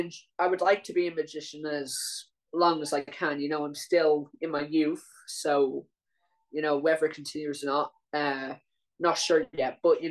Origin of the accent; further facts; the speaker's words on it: Ireland; You know, I'm Irish.